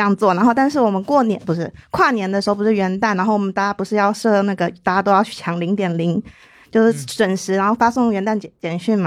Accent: Taiwan; 我在这边，我台湾的。

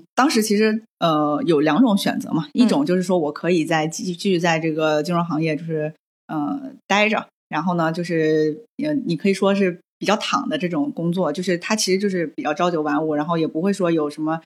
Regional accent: Wuyishan, Fujian, China; 我从小哎就是在这个环境里长大的，因为我生长在福建武夷山嘛

